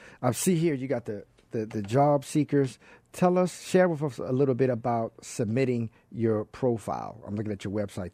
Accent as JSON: {"language": "English", "town": "Baltimore", "region": "Maryland", "country": "United States", "tie": "born or raised there", "said": "Tell us, besides Abacus coming from Baltimore, my hometown, tell us a little bit more about Abacus Staffing."}